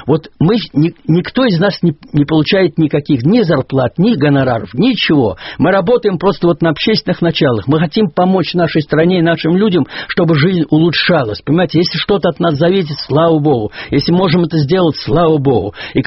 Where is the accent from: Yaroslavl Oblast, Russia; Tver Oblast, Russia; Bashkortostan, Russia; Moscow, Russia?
Tver Oblast, Russia; Tver; Вот я сейчас еду в Тверь, мой родной город, Тверскую область